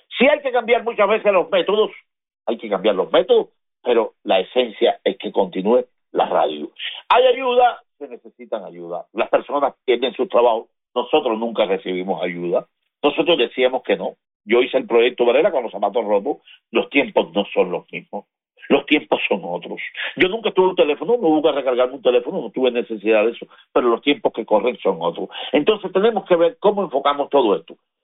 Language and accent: Spanish; Cuba; No podemos perder la libertad de Cuba. No podemos perder lo nuestro. Como cubano es no perder el rumbo de la libertad.